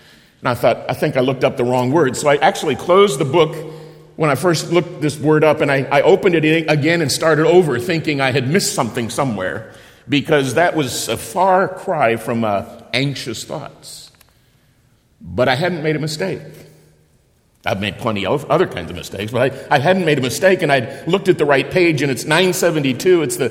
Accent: Phoenix, Arizona, United States; we were back in my hometown of Phoenix, Arizona.

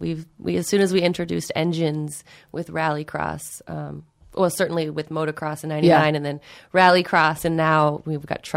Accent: Florida, United States; also born or lived in Pittsburgh; And I grew up in Florida and Pittsburgh in Florida

